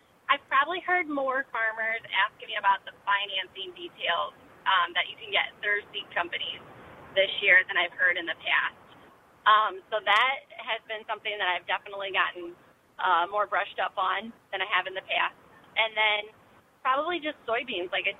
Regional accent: Midwest, United States; Well, and I grew up in the Midwest, so I like to see a little snow on the ground.

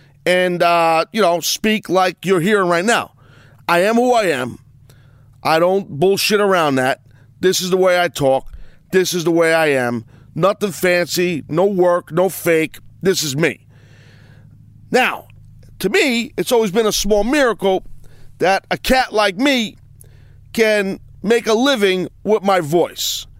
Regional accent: New York, United States; accent: New York; his southern drawl, like my New York accent, can sometimes butcher the English language

